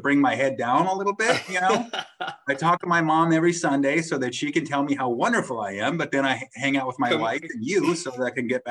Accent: Shepherd, Montana, United States; Shepherd, Montana, my hometown.

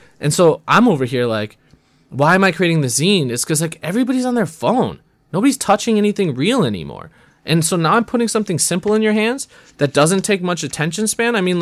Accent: Milwaukee, Wisconsin, United States; Yeah, man, I'm from Milwaukee.

